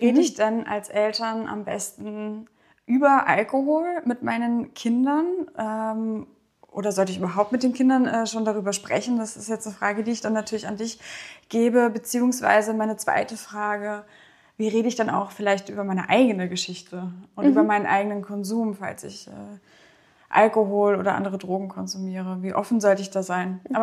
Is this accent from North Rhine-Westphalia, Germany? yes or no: yes; North Rhine-Westphalia, Germany; ich bin sehr ländlich aufgewachsen im Sauerland und Nordrhein-Westfalen in Deutschland.